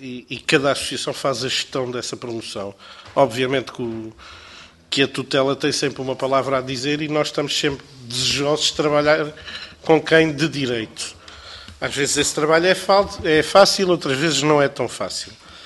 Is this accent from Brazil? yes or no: no; Alentejo, Portugal; Eu sou alentejano, como já devem ter notado pela maneira e pelo accent, não é?